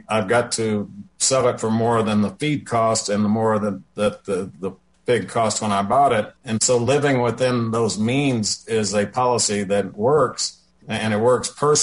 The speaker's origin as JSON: {"language": "English", "country": "New Zealand", "said": "So I'm from New Zealand."}